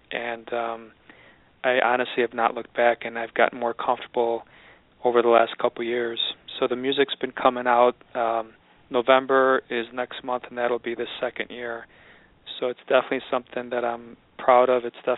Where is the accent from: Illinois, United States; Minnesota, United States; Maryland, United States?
Illinois, United States; Chicago; I've been actually born and raised in Chicago, so I'm from the Chicago area.